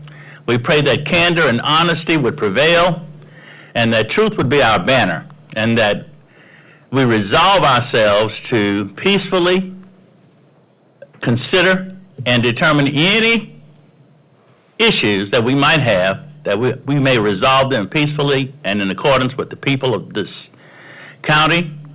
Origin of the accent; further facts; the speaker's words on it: Navasota, Texas, United States; Good morning, everyone. … I'm from Navasota, Texas. We have a small non-denominational church there called Grace Covenant Christian Center.